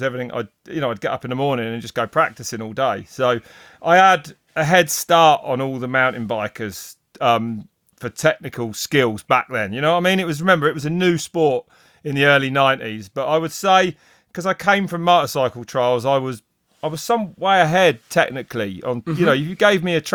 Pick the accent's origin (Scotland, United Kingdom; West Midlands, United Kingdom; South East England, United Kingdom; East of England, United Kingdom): South East England, United Kingdom; Henley-on-Thames; also born or lived in Reading; No, I was born in Reading. Reading's the ghetto. I'm from Henley-on-Thames, the posh bit.